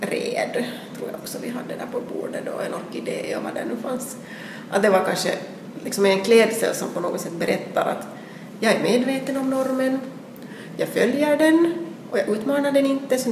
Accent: Helsinki, Uusimaa, Finland; att gå i en skola inne i Helsingfors som är finlandssvensk, där finns en viss norm.

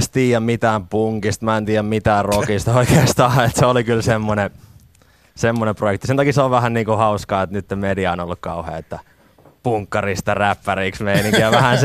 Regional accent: Helsinki, Uusimaa, Finland; now in Padasjoki, Finland; No mun kotikaupunki oikeasti on kyllä Helsinki, että täällä mä oon syntynyt, okay. Mutta sit mä oon muuttanut Landelle ja nyt mä oon asunut joku 7

